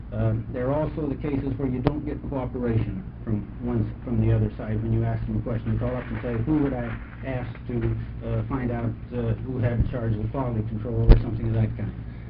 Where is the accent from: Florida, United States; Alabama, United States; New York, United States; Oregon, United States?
Oregon, United States; Portland; I'm an attorney from Portland, Oregon, a member of the Oregon State Bar, testifying for the Oregon State Bar.